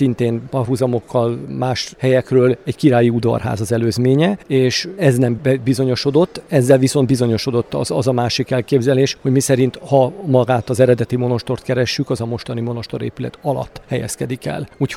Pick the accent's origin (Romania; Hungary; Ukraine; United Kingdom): Hungary; Sopron, Győr-Moson-Sopron; born there; az én szülővárosomra Sopronra gondolok